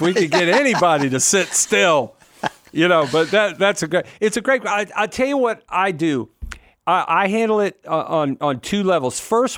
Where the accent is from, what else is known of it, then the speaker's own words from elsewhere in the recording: Virginia, United States; I knew that didn't sound Virginia to me because I'm from Virginia.